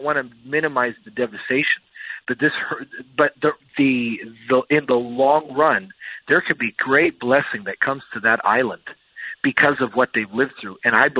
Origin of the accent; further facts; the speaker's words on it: Chicago, Illinois, United States; now in Virginia Beach, United States; Well, you know, I grew up in Chicago, and snow days were very familiar